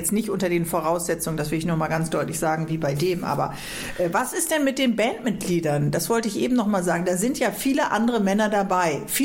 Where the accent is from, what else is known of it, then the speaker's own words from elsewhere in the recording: Frankfurt, Hesse, Germany; gestern Abend war doch Pokalendspiel für uns als Frankfurter.